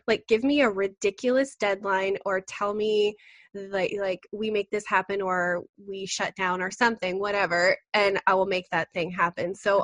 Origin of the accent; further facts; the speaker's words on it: Canada; which as a Canadian, $750 US is still decent.